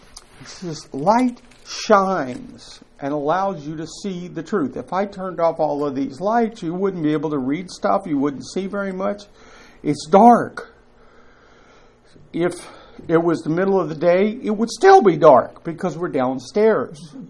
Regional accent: Kentucky, United States; growing up in Kentucky, I have seen hams that were packed in salt and then smoked continuously.

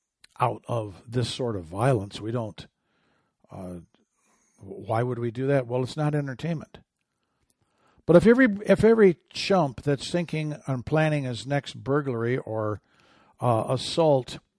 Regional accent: Arizona, United States; so from my home state of Arizona

